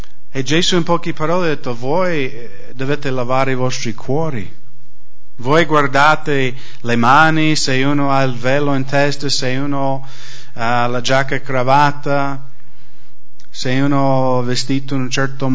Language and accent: Italian; United States; Io sono stato un cristiano in nome per tanti anni. Sono nato e cresciuto negli Stati Uniti, un paese cristiano.